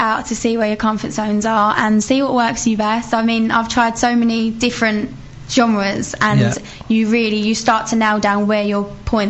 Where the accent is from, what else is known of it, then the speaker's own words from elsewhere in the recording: Brentwood, East of England, United Kingdom; Yeah, I'm from Brentwood.